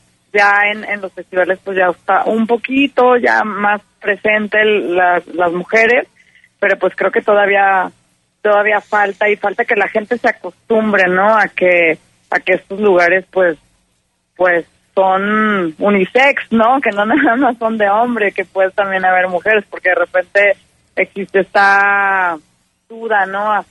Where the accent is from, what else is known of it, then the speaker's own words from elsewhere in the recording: Mexico; no creo que los mexicanos debamos de etiquetar la música tan severamente, porque como mexicanos y como mestizos, pues somos una mezcla de todo, ¿no?